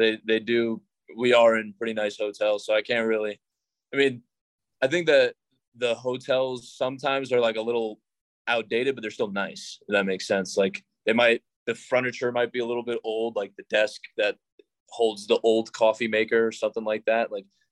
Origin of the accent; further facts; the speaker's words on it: New York, United States; I'm from New York, so.